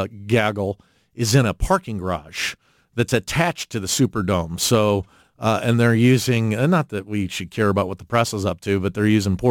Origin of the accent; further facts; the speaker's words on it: St. Charles, Missouri, United States; One of the things I remember growing up in St. Charles is the amount of foreign visitors